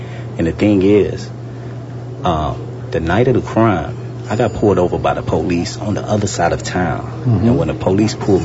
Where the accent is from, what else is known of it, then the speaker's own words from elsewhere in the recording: St. Louis, Missouri, United States; St. Louis, Missouri.